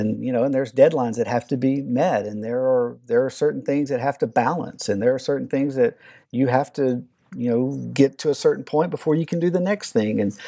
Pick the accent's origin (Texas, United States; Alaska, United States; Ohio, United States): Texas, United States; I grew up in Texas all of my life, and I lived about 4.5 hours from San Antonio in Southeast Texas.